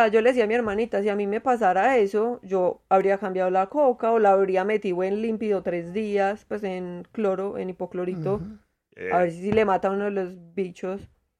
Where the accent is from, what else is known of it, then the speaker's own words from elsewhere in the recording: Colombia; Ay, sí, yo soy colombiana, perdón.